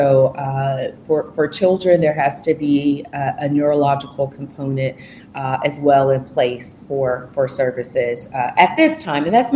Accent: Georgia, United States; now in Washington, United States; I'm from Georgia, but I live in Washington, D.C. now.

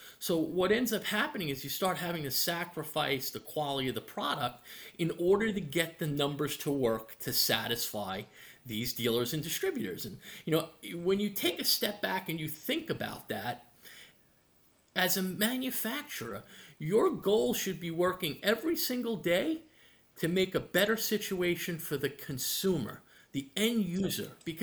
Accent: New York, United States; I actually grew up in New York, right on the border of Brooklyn and Queens.

